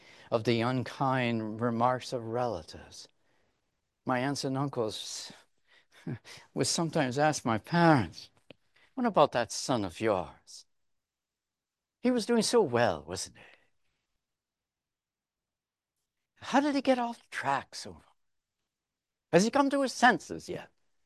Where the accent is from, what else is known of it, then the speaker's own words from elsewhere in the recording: Kapuskasing, Ontario, Canada; I remember on one occasion when I visited my hometown and visited a man that was interested in the gospel, and unbeknownst to me, he worked with my father in the same pulp and paper mill up there in Kapuskasing in northern Canada.